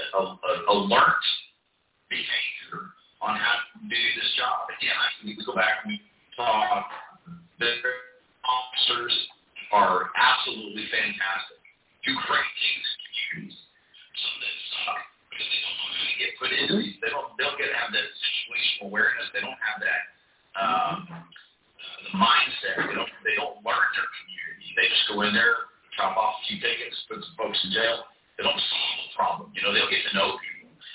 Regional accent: Plano, Texas, United States; I'm a kid from Plano, Texas.

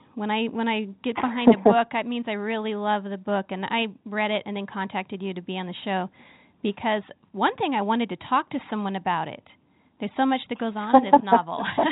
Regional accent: Spokane, Washington, United States; I'm also from the Lilac City, and I have read a lot about you.

